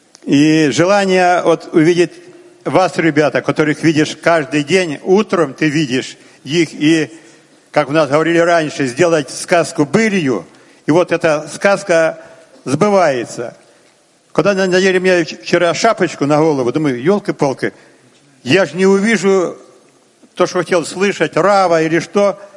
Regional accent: Ukraine; Я с Украины

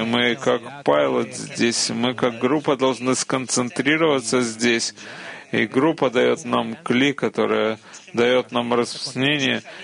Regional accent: Venezuela; Russian is a second language; Я не отсюда, я из Венесуэлы.

